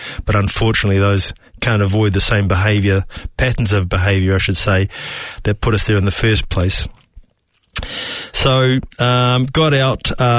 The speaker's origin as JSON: {"language": "English", "town": "Beachhaven", "region": "Auckland", "country": "New Zealand", "tie": "born or raised there", "said": "I grew up on the North Shore in what we these days refer to as a low socioeconomic area. So I grew up in Beachhaven, part of a large family in a state house, or what we call a Kaingaroa house these days."}